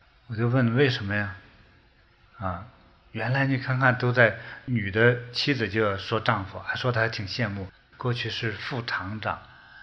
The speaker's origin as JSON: {"language": "Chinese", "country": "China", "tie": "born or raised there", "said": "尤其是像我们在中国长大的"}